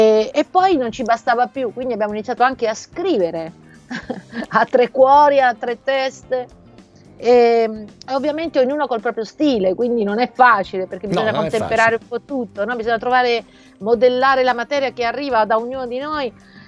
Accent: Apulia, Italy; now in Rome, Italy; anche se tu sai che sono pugliese

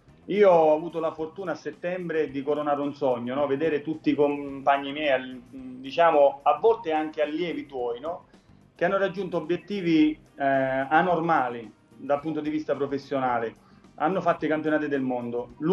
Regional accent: Gaggi, Sicily, Italy; also born or lived in Taormina; now in Rome, Italy; Io abitavo a Gaggi, è un paesino in provincia di Messina, vicino a Giardini Naxos. Nasco a Taormina, ma vivevo a Gaggi. Adesso d'adozione sono romano, cioè veterano, però il mio cuore batte sempre per la Sicilia ed il mio sangue è siculo, fortemente siculo.

